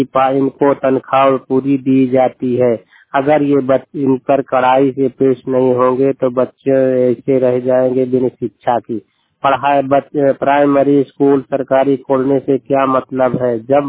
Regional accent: Chail, Uttar Pradesh, India; चैल कौशाम्बी उत्तर प्रदेश का निवासी हूँ।

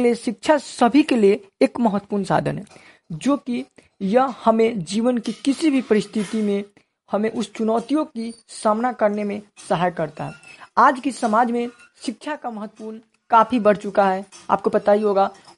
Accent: Moni Mandal, Bihar, India; मैं एक सीतामढ़ी जिले के मोनी मंडल गाँव की वार्ड 10 की निवासी हूँ।

